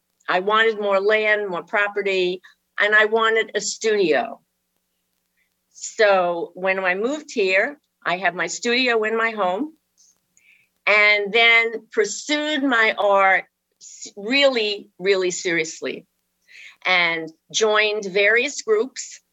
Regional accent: New York, United States; I grew up in the New York area in Westchester County and went to school in Westchester County.

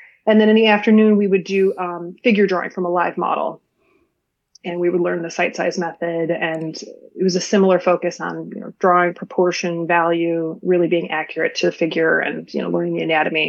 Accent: Munster, Indiana, United States; also born or lived in Griffith, United States; I grew up in Griffith and Munster. I went to Munster High School.

